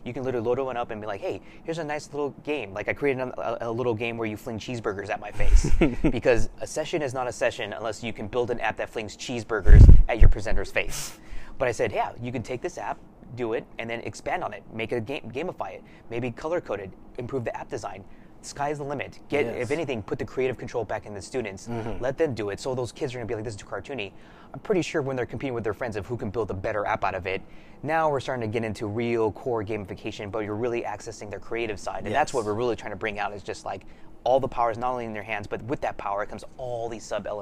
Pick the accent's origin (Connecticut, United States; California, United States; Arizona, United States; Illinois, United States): California, United States; Los Angeles; you're from Ohio and I'm from Los Angeles.